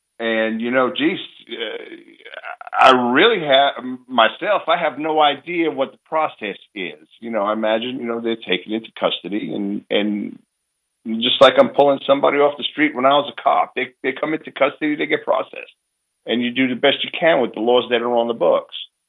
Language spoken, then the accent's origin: English; New York City, New York, United States; because I grew up in Bay Ridge, Brooklyn.